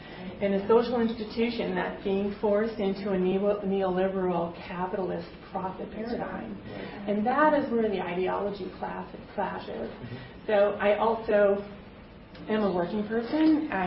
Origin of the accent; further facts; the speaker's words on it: Canada; I am from Canada, so I have a slightly different perspective.